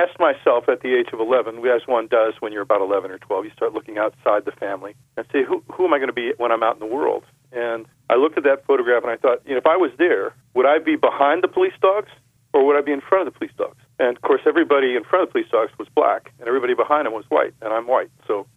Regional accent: Alexandria, Virginia, United States; I grew up outside of Washington, D.C., right across the river in Alexandria, Virginia, in my, you know, sort of 10, 11, 12, up through college years.

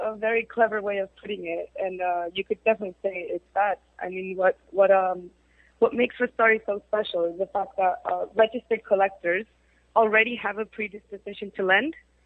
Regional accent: Ecuador; now in London, United Kingdom; We're based in London. I'm actually from Ecuador, but we are based in London at the moment.

